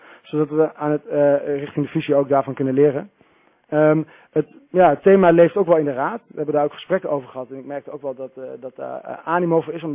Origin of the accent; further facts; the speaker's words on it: Overijssel, Netherlands; now in Amsterdam, Netherlands; Ik kom oorspronkelijk uit Twente, geboren en getogen. Ik ben momenteel woonachtig in Amsterdam.